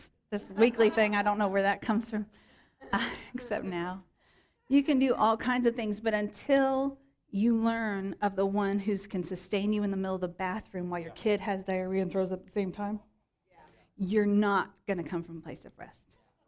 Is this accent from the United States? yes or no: yes; Tennessee, United States; And I'm from Tennessee, so if I get tired, y'all are in for quite the...